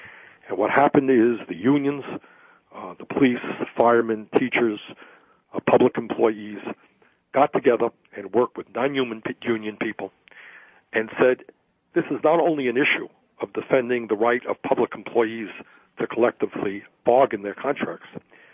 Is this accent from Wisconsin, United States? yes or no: no; Burlington, Vermont, United States; a tragedy that just took place right here in my hometown of Burlington, Vermont, yesterday.